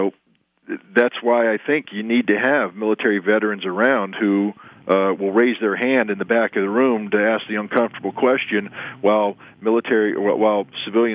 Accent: United States; I'm an American first and foremost

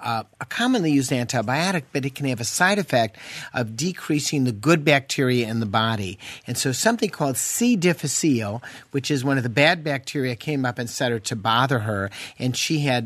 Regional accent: England, United Kingdom; Whereas England, you know, don't talk to me about sex, I'm English.

